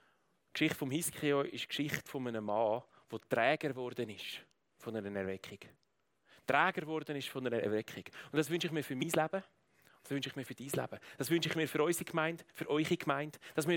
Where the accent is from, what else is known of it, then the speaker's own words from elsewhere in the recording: Würenlos, Aargau, Switzerland; Ich bin in Würrolos aufgewachsen, ich habe in Baden meine Lehre gemacht